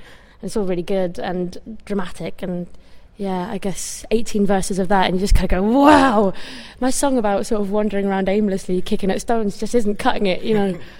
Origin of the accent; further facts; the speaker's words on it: Norwich, East of England, United Kingdom; And we were then quite popular in my hometown, Norwich, for a year, where we played lots and lots of gigs, and it was a great setup.